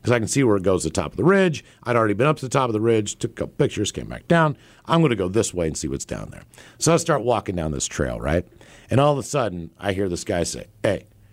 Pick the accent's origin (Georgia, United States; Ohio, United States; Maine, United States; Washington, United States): Washington, United States; Seattle; I was like, ah, man, I'm from Seattle.